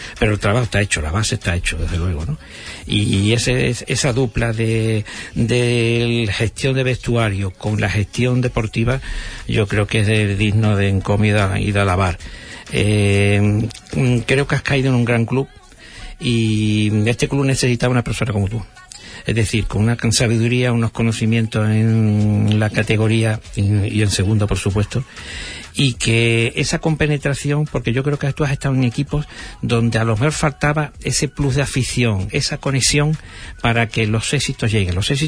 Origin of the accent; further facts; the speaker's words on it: Cádiz, Andalusia, Spain; now in Huelva, Spain; yo que me he tirado muchísimos años en Cádiz, porque soy de Cádiz y he venido hace unos años para acá a Huelva